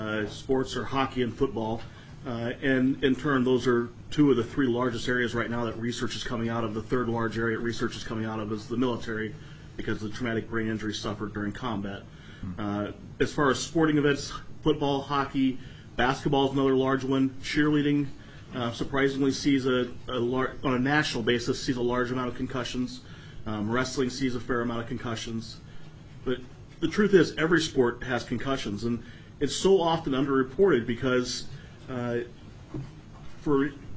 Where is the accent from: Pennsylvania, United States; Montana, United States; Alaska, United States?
Alaska, United States; Fairbanks; I'm from Fairbanks.